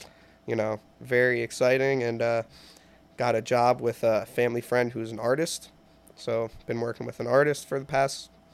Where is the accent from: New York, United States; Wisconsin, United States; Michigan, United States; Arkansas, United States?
New York, United States; Newburgh; Sure. Born and raised, Newburgh, New York. That's it. That's where I'm from.